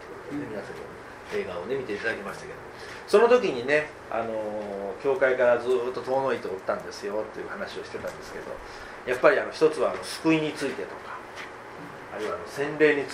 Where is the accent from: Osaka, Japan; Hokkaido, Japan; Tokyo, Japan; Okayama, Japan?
Okayama, Japan; 岡山から来ましたということと、それから牧師ですっていう紹介をしたことでね